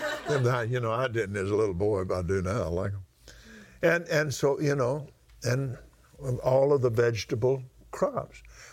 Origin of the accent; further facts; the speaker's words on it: Abilene, Texas, United States; there were about 20,000 people there in Abilene when I was born in Lubbock, but 6 weeks later we moved to Abilene.